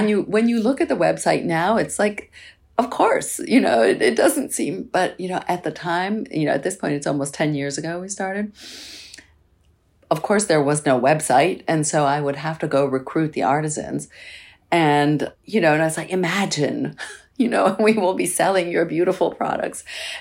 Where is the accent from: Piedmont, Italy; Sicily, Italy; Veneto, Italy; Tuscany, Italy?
Tuscany, Italy; Florence; So, as you said, I am from Florence, and Florence is the seat of the Renaissance